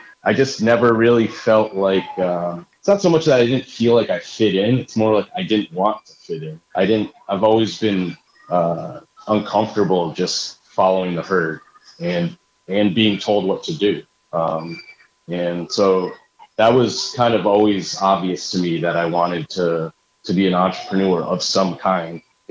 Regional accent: East Coast, United States; And being that I'm from the East Coast, you know, that was all about New York hip hop.

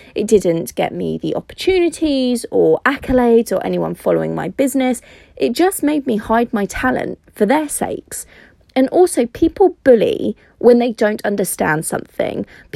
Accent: Italy; now in England; Now, I grew up in Italy.

